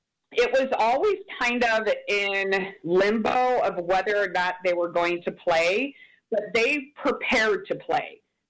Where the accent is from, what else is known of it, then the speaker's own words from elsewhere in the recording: Des Moines, Iowa, United States; we're from Des Moines. Rory goes to school in Ames. It's 35 minutes away